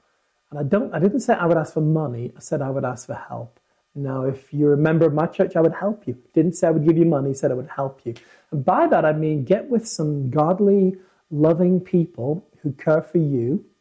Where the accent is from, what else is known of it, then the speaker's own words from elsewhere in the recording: United Kingdom; I'm British.